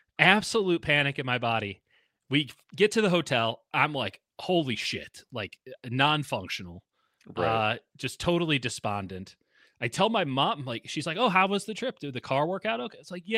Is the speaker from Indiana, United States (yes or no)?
no; Chicago, Illinois, United States; I'm from Chicago. My parents were not in Chicago.